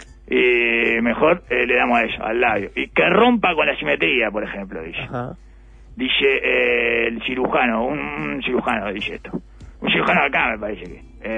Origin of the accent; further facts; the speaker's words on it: Uruguay; soy uruguayo